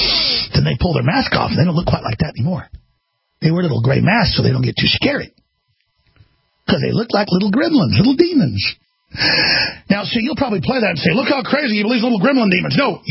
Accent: Texas, United States; I'm from Texas. I'm a country bumpkin.

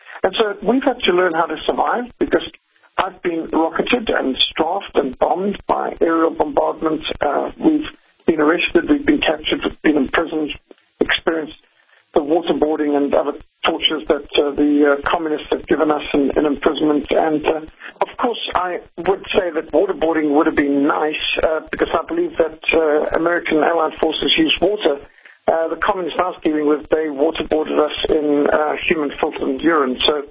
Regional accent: Zimbabwe; I was brought up in Rhodesia, what today is Zimbabwe, and Rhodesia back in 1960s and 70s was a war-torn country.

